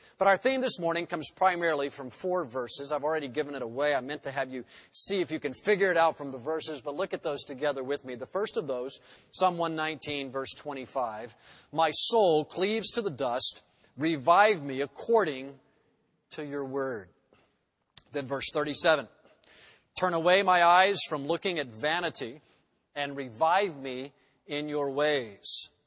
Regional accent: Ocala, Florida, United States; also born or lived in Jackson, Mississippi / Melbourne, Florida; I'm from Ocala, Florida, grew up there. But my wife and I, we were in Reformed Seminary in Jackson, Mississippi, or as I call it, RTS Classic. I came out of there in 1982. I was 24 years old

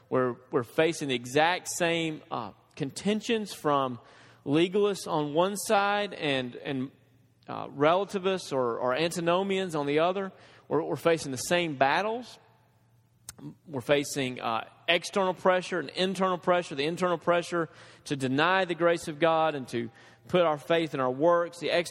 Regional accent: Dresden, Tennessee, United States; I grew up in Dresden, Tennessee, where we didn't have a lot of math. We did not offer any advanced math courses in our school.

